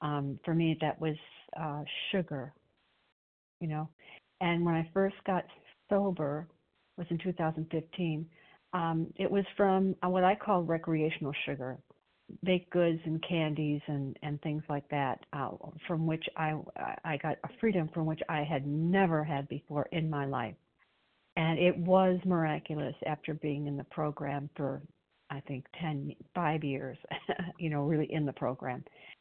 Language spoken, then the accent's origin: English; Illinois, United States; I'm from Illinois